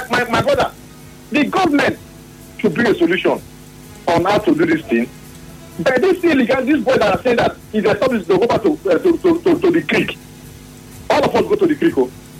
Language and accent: English; Niger Delta, Nigeria; I'm from Niger Delta.